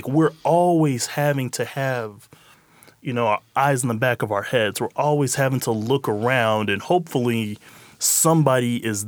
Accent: Kansas, United States; as somebody who is born and raised in Kansas and lived in Kansas for 29 years

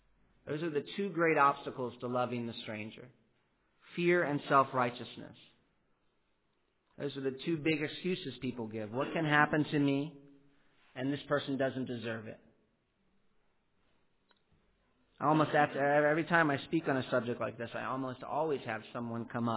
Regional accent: Pennsylvania, United States; Where I grew up in Pennsylvania, you certainly can love strangers

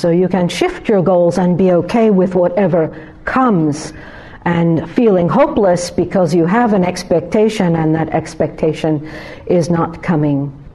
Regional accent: New York, United States; I'm from New York.

